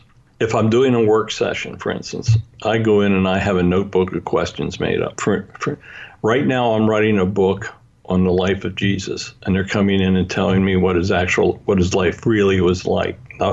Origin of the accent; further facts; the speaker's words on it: Hershey, Pennsylvania, United States; born there; I was born in Hershey, which is fairly close to Gettysburg, Pennsylvania.